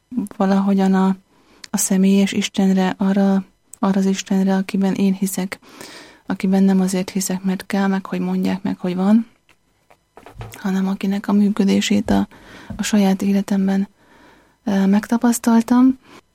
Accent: Érd, Pest, Hungary; Én Érden jártam egyébként. Igen. Érdről származom. Az összes iskoláimat az érettségig Érden végeztem.

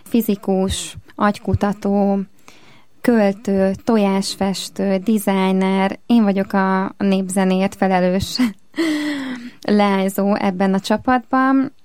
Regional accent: Tekenye, Zala, Hungary; Tekenyét, szülőfalumat, kisfalumat, kicsinyfalumat, Tekenyét, ahol mi is pont a héten szüreteltünk a családommal.

